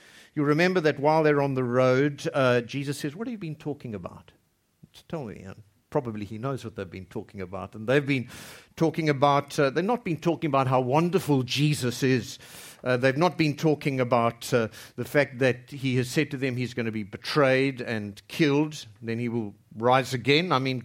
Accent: South Africa; if I'm only sort of legally loyal to my home country, South Africa, because the law requires it

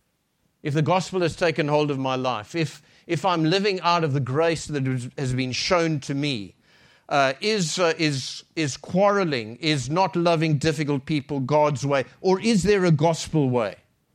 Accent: Cape Town, Western Cape, South Africa; Some of you know that we come from Cape Town.

